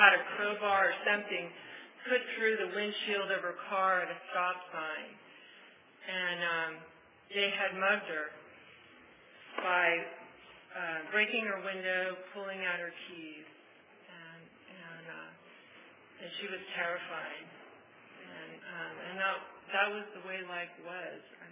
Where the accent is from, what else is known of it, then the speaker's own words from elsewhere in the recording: California, United States; I grew up right outside San Francisco.